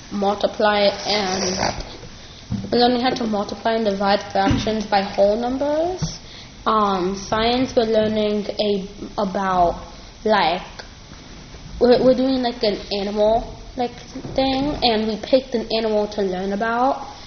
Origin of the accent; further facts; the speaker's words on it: New York, United States; now in Schenectady, United States; Cause my entire life I was raised in New York, and when I was like 3, we moved up here, and I was like, wait, where are we? Why am I here? And, I've always grown up in New York.